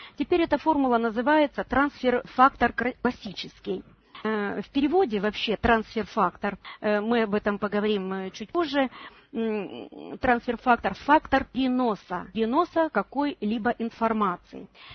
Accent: Komsomolsk-on-Amur, Khabarovsk Krai, Russia; Я нахожусь сейчас в командировке в Приморье, город Спасск-Дальний. Вот, сама я из Комсомольска на Амуре.

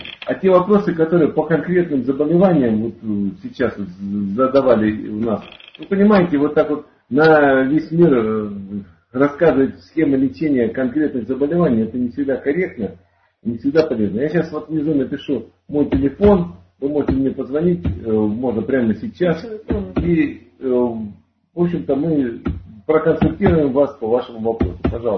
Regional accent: Far East, Russia; Я очень люблю рыбу, я вырос на Дальнем Востоке.

